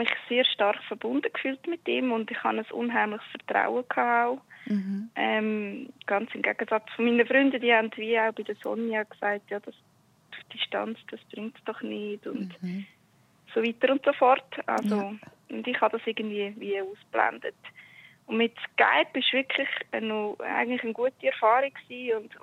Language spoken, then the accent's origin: German; Switzerland; Und er ist Brasilianer und ich bin Schweizerin